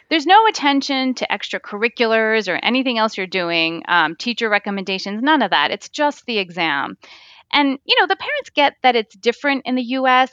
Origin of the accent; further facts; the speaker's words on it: United States; There was almost nobody who looked like me when I was growing up in the United States in the media.